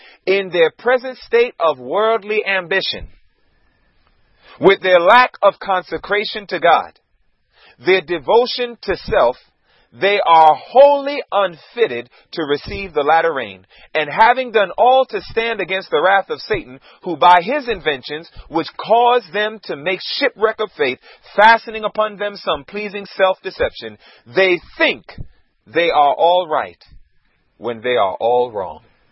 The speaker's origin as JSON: {"language": "English", "town": "Queens", "region": "New York", "country": "United States", "tie": "born or raised there", "said": "Born and raised in Queens, New York, born and raised in a home that we did not hear anything about Jesus."}